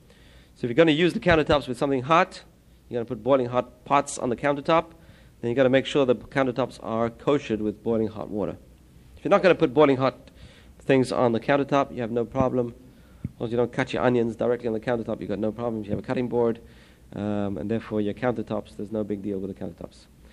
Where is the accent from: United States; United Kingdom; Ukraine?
United Kingdom; England; I come from England